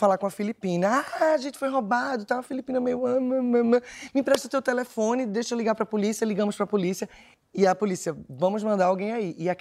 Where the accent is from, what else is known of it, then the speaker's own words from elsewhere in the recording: Recife, Pernambuco, Brazil; Recife, eu sou de Recife, eu morava em Recife.